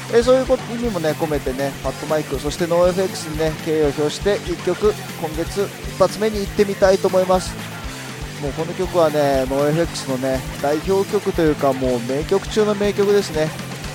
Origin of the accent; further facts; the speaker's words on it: Hokkaido, Japan; 僕ね実は北海道出身なんだけど、寒いの実は苦手なんですよ。